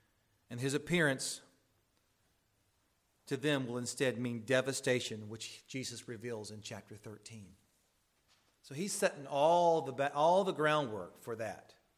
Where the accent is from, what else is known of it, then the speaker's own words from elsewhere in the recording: the South, United States; I say Isaiah. I'm from the South. That's the way I know how to say his name, Isaiah.